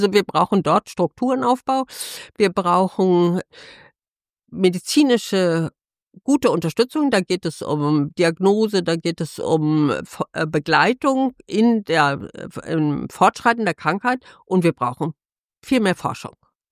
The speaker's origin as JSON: {"language": "German", "town": "Munich", "region": "Bavaria", "country": "Germany", "said": "ich komme aus München"}